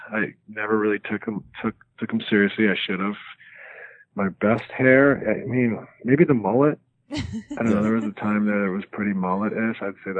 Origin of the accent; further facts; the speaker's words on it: British Columbia, Canada; when I growing up on the West Coast of Canada, did not think I would creep into the lyrics of a single rapper.